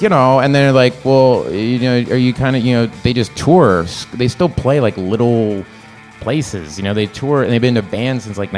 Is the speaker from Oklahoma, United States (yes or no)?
yes; Oklahoma, United States; I'm from Oklahoma, and like, you know, it just, I don't know, this song, it just reminds me of like family members of mine growing up in Oklahoma